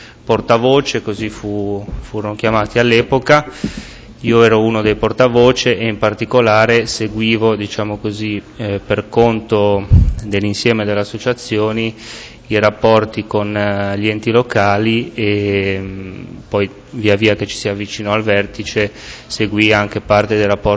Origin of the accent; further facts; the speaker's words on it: Genoa, Liguria, Italy; born there; sono nato a Genova il 4-4-70